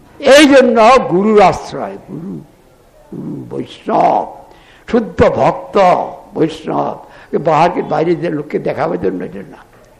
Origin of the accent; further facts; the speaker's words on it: India; born there; এটা সাধারণ জায়গা নয়, ভারতবর্ষ, এটা ভারতবর্ষ, ভারতবর্ষতে যেটা রয়েছে সেটা অন্যত্র নাই। সেই জন্য আমাদের সৌভাগ্য যেখানে আমাদের জন্ম হয়েছে